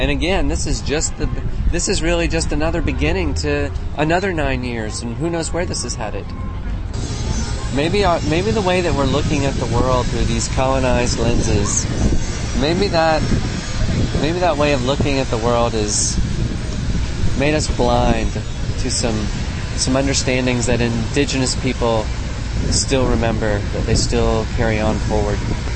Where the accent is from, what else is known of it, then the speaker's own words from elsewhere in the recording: North Carolina, United States; I'm actually from North Carolina. Well, I'm from Europe, and my people are from Europe.